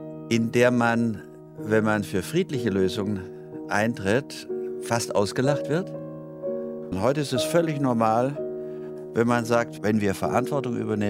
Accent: Germany; Deutschland ist meine Heimat. Deutschland ist eine schöne Heimat.

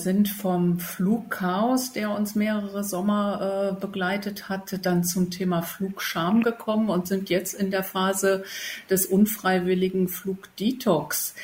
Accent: Berlin, Germany

